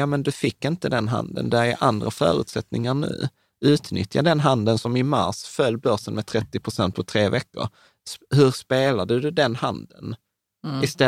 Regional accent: Sweden; born there; Vi föddes i Sverige, vi har fått en utbildning, vi har massa grejer.

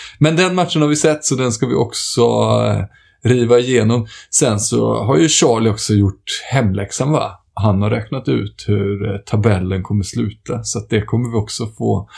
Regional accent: Småland, Sweden; som smålänning i själ och hjärta så blir man ju väldigt glad

